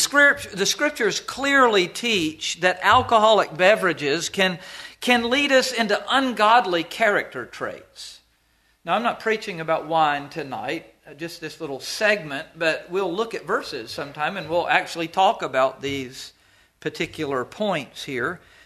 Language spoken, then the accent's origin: English; the South, United States; I grew up in the South.